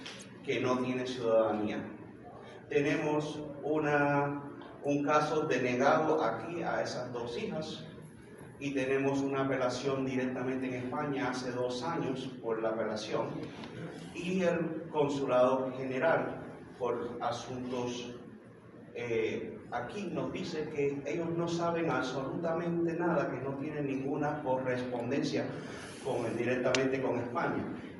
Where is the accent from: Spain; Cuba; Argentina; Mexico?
Cuba; Yo soy presidente, soy cubano, soy ciudadano de Estados Unidos.